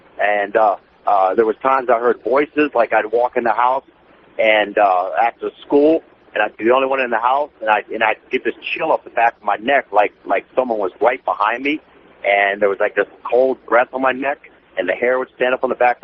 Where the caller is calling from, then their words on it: Wichita, Kansas, United States; from Wichita.